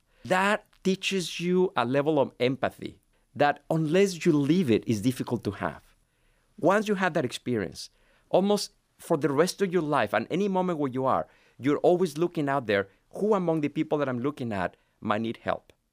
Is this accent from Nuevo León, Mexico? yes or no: yes; Monterrey, Nuevo León, Mexico; So growing up in Monterrey, my memories are always of family gatherings.